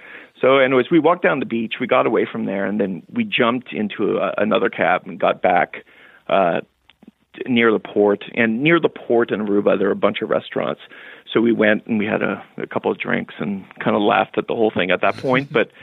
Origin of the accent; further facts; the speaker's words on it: Canada; My wife and I, we're Canadian